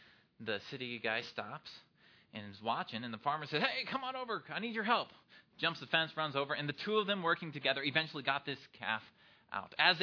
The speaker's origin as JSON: {"language": "English", "region": "Iowa", "country": "United States", "tie": "born or raised there", "said": "I grew up in Iowa. I wouldn't have known what this was."}